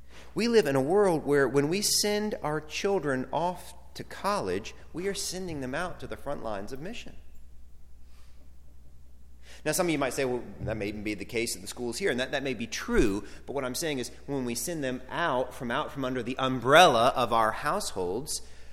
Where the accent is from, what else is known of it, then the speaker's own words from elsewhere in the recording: Ware Shoals, South Carolina, United States; I didn't have to defend his faith growing up in Ware Shoals, South Carolina.